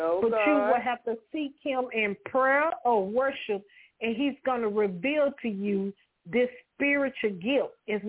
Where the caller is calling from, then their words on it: Alabama, United States; Hey, LaShawn … from Bama.